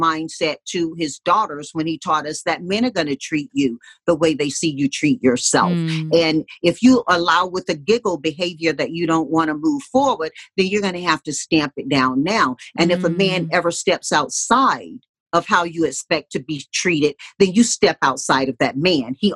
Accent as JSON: {"language": "English", "region": "Deep South", "country": "United States", "tie": "born or raised there", "said": "But growing up in the Deep South, Mom taught us"}